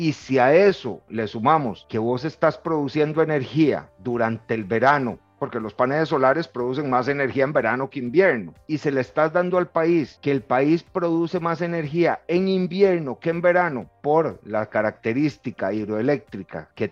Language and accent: Spanish; Costa Rica; Tenemos que lograr dar un paso como costarricenses y entender todos los sectores